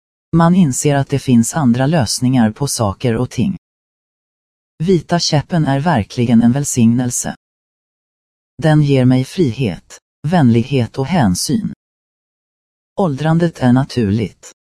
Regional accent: Stockholm, Stockholm County, Sweden; Jag är urstockholmare men min mamma kommer från Bergslagen och pappa från Småland.

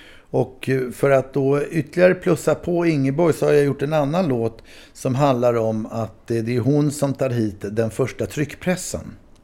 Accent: Stockholm, Stockholm County, Sweden; för mig som tog tunnelbanan in när jag var liten från Ålsten och hamnade i stan

